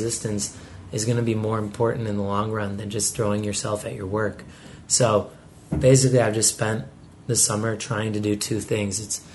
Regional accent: Chicago, Illinois, United States; now in California, United States; And like moving to California, you know, because I'm from Chicago. I know everything. I know people there.

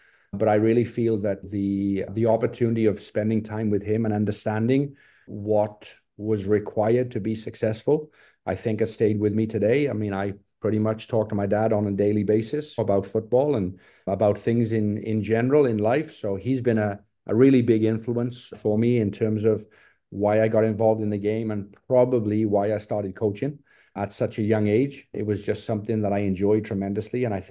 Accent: England, United Kingdom; now in Dallas, United States; And Brian, being an English guy himself, kind of understood what I needed and all those things.

